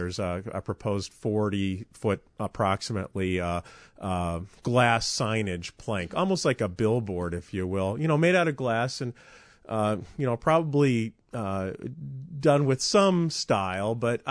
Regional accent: Chicago, Illinois, United States; I remember the concerns about the Hancock Building as a kid growing up in Chicago in the shadow of it.

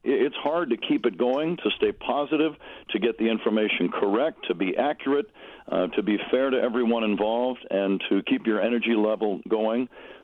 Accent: San Jose, California, United States; I grew up in San Jose, California

